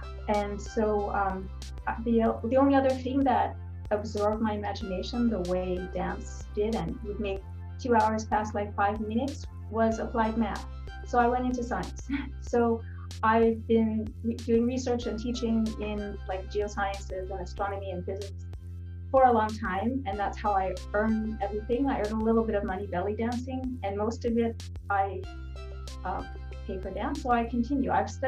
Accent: New York City, New York, United States; I grew up in New York City. And by the time I was 17, I was touring with a company from New York.

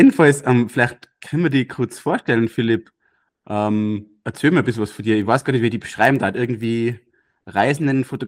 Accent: Austria; wieso wir Österreicher das nicht einmal annektiert haben

